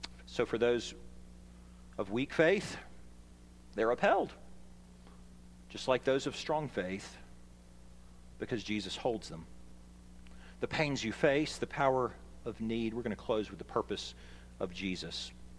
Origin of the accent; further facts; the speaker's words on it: Alabama, United States; The guy that I was with was from Michigan, and so he was dying to take a kid from Alabama down to see Lake Michigan.